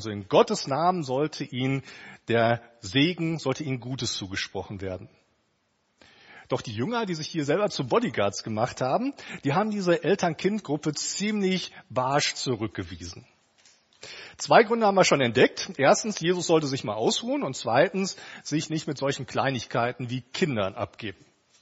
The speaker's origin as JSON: {"language": "German", "town": "Kierspe", "region": "North Rhine-Westphalia", "country": "Germany", "tie": "born or raised there", "said": "die Frau, Corinna, die stammt aus Halver, das ist nur 10 Kilometer von Kirspe, von meiner Heimatstadt entfernt."}